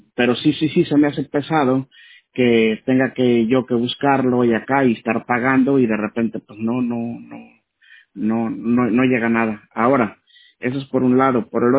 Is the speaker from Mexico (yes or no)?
yes; Mexico; como dicen en mi tierra.